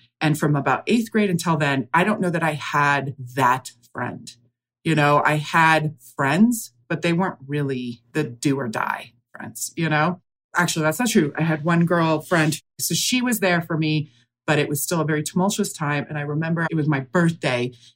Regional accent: Canada; I'm from Canada. I grew up here.

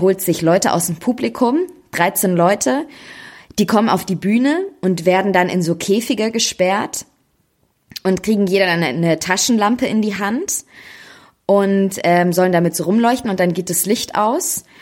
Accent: Austria; ich komme halt aus Österreich.

